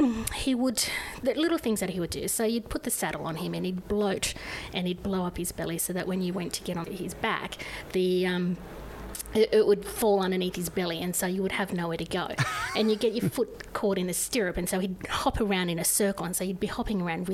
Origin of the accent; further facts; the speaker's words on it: New South Wales, Australia; Well, for me, I grew up on a farm in a small country town out in the Central West